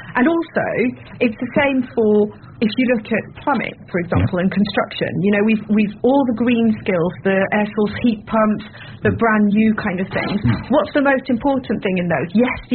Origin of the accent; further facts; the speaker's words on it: Dunkirk, Hauts-de-France, France; moved away; I came from Dunkirk, so, you know, that's Dunkirk, France, and that's very industrial.